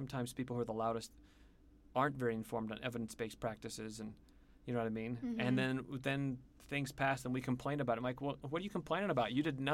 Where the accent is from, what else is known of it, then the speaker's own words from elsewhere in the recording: United States; I think it's one of the benefits of being an American living in the United States